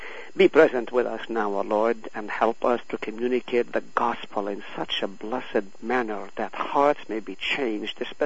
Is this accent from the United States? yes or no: no; Palestine; I am from Palestine. I'm fluent in Arabic as well as Hebrew as well as Greek. I do not speak Greek, but I read Greek and I translate Greek.